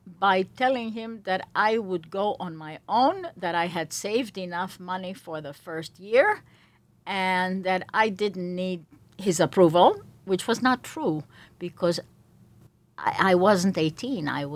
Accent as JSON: {"language": "English", "country": "Peru", "tie": "born or raised there", "also_born_or_lived": "Paris, France", "first_language": "Spanish", "second_language": "English", "said": "I was born in Paris. But actually, I was raised in Peru. And I was sent to an American school, like my mother had before. So we spoke 3 languages right from the start. French, Spanish"}